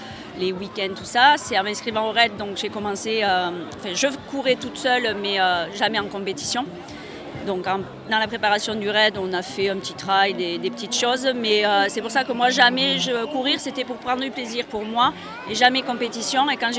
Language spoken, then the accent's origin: French; Brive-la-Gaillarde, Nouvelle-Aquitaine, France; parce qu'on vient de Brive-la-Gaillarde.